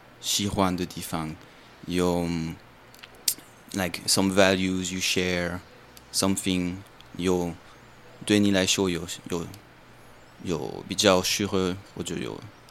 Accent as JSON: {"language": "Chinese", "town": "Paris", "region": "Île-de-France", "country": "France", "second_language": "Chinese", "said": "我从巴黎来的， 巴黎是很 gay bye 的城市，我觉得。"}